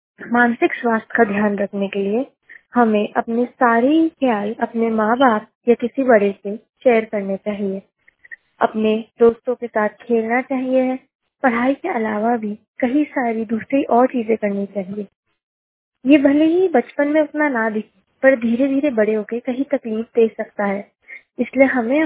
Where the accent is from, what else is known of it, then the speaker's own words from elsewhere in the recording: Indore, Madhya Pradesh, India; और मैं इंदौर से हूँ।